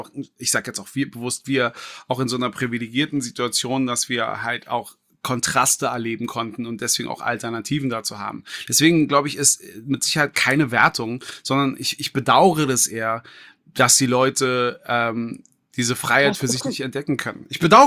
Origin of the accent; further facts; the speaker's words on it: Berlin, Germany; Und ich komme aus dem Märkischen Viertel ursprünglich. Also ich komme aus einer Hochhaussiedlung.